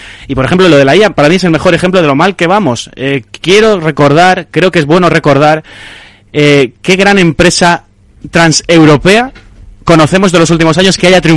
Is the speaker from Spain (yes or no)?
yes; Andalusia, Spain; si quiere ir de candidata en Andalucía, mi tierra, creo que tenemos un problema serio